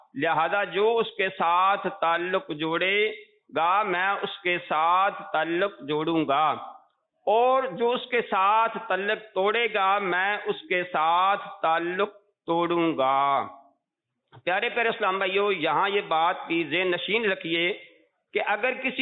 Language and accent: Urdu; Punjab, Pakistan; now in Rawalpindi, Pakistan; district منڈی بہو دین کا ایک چھوٹا سا گاؤں انی چک تھابل بیسک میرا وہاں سے تعلق ہے اور یہاں راولپنڈی پنڈوڑا سے میں بطور سلسلہ اپنی جاب کے یہاں پہ کام کر رہا ہوں